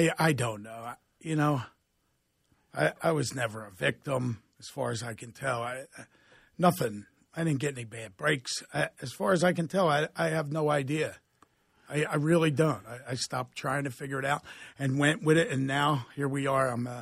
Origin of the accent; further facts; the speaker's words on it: Philadelphia, Pennsylvania, United States; Philadelphia, Mayfair section.